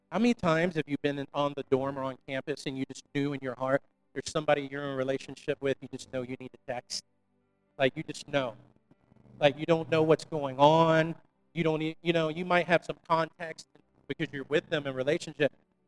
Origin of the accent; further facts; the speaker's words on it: Florida, United States; I grew up near the Hood in Florida. I had a nice house, grew up in a good family, but we weren't far from the track.